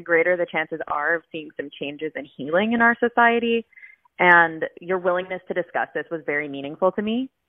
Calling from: Vancouver, British Columbia, Canada; I'm calling in from East Vancouver.

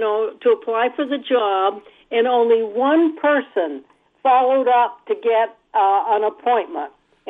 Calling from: Vermont, United States; Yes, I'm calling from Vermont, and I have a nephew who has a small business

